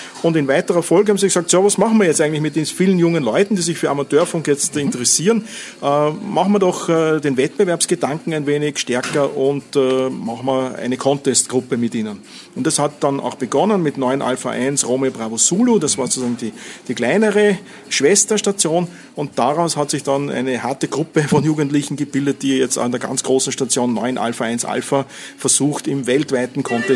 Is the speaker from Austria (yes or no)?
yes; Austria; was wir mitnehmen können als Österreicher ist